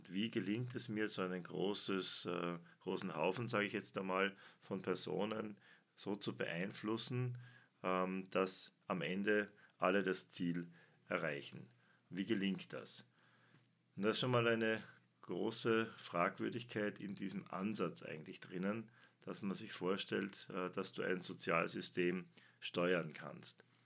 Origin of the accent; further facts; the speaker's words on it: Austria; aber ich bin ein wenig verkühlt, wie man bei uns in Österreich sagt.